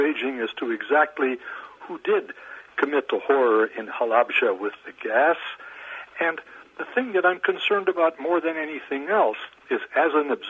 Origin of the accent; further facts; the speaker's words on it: United States; I'm not an Iraqi. I'm an American